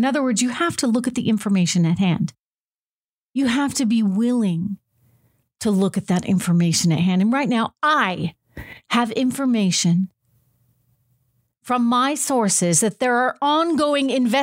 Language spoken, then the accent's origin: English; United States; But hey, look, I'm an American. And last I checked, I still have a First Amendment. We Americans, we care about truth.